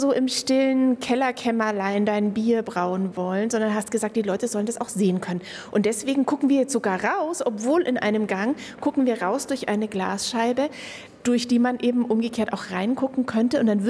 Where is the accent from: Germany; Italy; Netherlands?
Germany; Bavaria; Jetzt muss ich schon ein bisschen beleidigt als Fränkin fragen